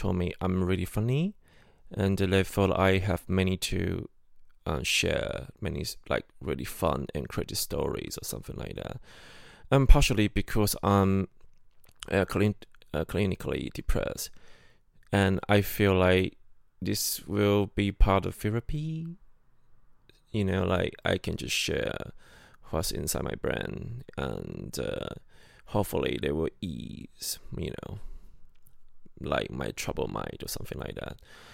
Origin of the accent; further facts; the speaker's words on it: Taiwan; from Taiwan, if you know me.